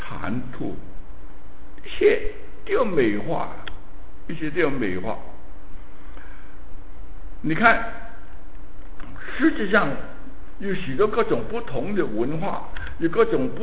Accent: China; 雷公，我中国人称雷公，雷公的儿子

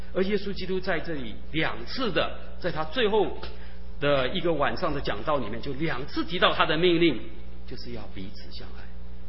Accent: China; 我们中国人讲这个自古文人什么相亲啊

